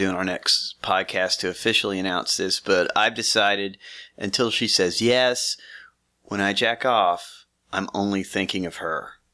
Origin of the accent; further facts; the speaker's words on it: Southern United States, United States; No, I'm from the South.